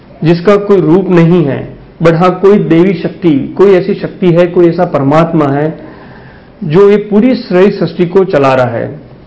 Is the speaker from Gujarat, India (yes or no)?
yes; Palanpur, Gujarat, India; moved away as an adult; now in Indore, India; basically मैं गुजरात के पालनपुर गाँव का रहने वाला हूँ, और एमएस ऑफ्थल्मोलॉजी करने के बाद मैंने कई राज्यों में अपनी सेवाएं दी हैं, जैसे कि गुजरात, राजस्थान, तमिलनाडु, मध्य प्रदेश, और हाल में मैं इंदौर में